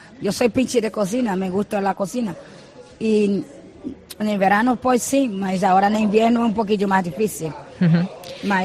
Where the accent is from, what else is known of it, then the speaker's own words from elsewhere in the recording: Brazil; Spanish is a second language; moved away as an adult; now in Huelva, Spain; Yo soy brasileña, más llevo ya 20 años aquí en España.